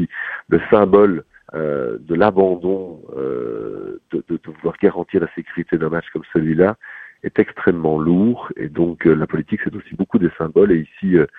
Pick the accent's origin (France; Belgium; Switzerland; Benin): Belgium; Brussels; Moi, je suis bruxellois fier de l'être, et je défendrai l'identité bruxelloise jusqu'au bout